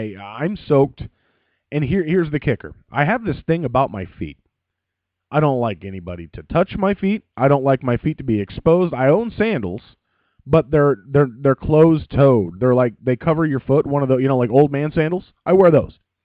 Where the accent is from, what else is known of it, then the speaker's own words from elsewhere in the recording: Omaha, Nebraska, United States; on their way to my hometown of Omaha, Nebraska.